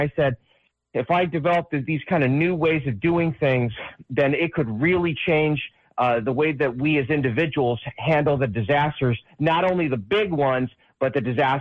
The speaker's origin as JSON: {"language": "English", "town": "Mission Viejo", "region": "California", "country": "United States", "tie": "born or raised there", "said": "I grew up in a place called Mission Viejo, California."}